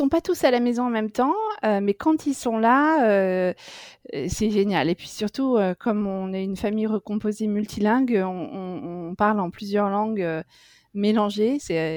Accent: Paris, Île-de-France, France; Moi, je suis rentrée à Paris, parce que je suis originaire de Paris.

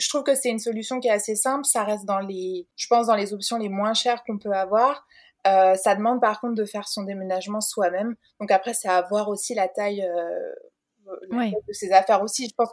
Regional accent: Auvergne-Rhône-Alpes, France; on vient de Rhône-Alpes, ce qui est quand même pas une région extrêmement chaude, mais c'est pas très froid non plus.

